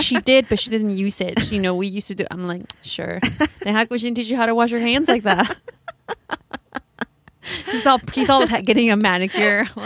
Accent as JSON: {"language": "English", "region": "Oaxaca", "country": "Mexico", "tie": "born or raised there", "said": "we grew up in Oaxaca, we used to visit our abuelita."}